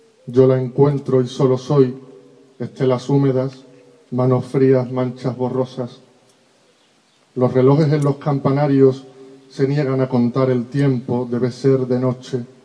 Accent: Huelva, Andalusia, Spain; venimos de Huelva y Huelva lleva 2 semanas ardiendo de sur a norte. Estamos sufriendo unos incendios terribles en la provincia

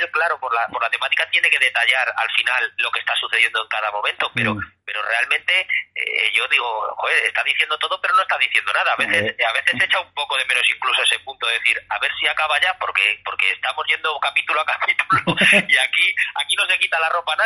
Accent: Madrid, Community of Madrid, Spain; siendo español, madrileño, como soy

